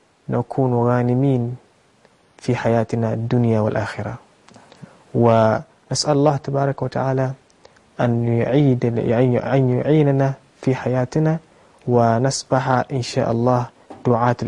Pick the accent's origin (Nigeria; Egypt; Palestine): Nigeria; في بلدي نيجيريا بصفة خاصة